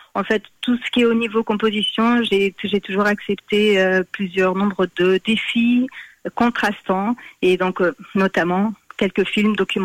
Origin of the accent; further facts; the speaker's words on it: France; born there; Je suis née en France, j'ai ma famille en France, une grande partie de ma famille en France.